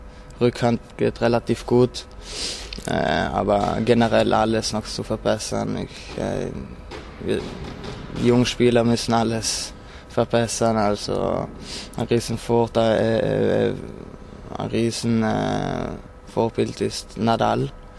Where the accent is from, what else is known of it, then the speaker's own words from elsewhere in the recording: Trentino-Alto Adige, Italy; Und bei uns in Südtirol wird noch relativ viel Ski gefahren. Logischerweise, die Berge sind vor unserem Haus.